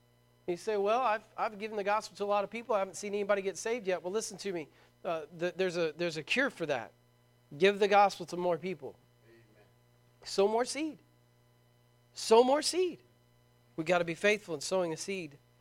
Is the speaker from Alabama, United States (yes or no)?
no; Braggs, Oklahoma, United States; growing up in Bragg's, Oklahoma is a unique experience.